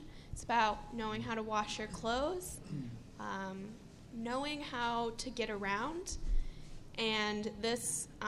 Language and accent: English; Champaign, Illinois, United States; now in Chicago, United States; I grew up in Champaign, and now I go to school in Chicago. So it was a huge adjustment for me.